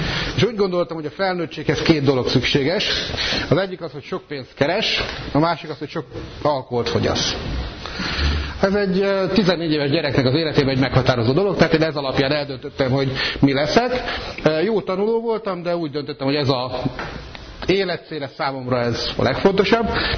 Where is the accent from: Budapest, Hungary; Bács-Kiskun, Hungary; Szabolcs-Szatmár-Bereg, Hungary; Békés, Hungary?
Békés, Hungary; Békés megyében születtem, Békés Csabán, de Békésen nevelkedtem föl. Egy baptista gyülekezetben hordtak el a szüleim rendszeresen. 14 éves korom körül, ahogy rendesen a baptistáknál szokás, bemerítettek.